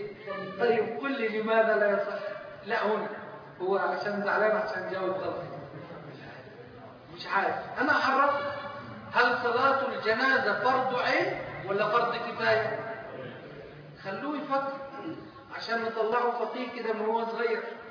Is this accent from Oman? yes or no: no; Egypt; لما الجيش اللي عندنا في مصر بيطلع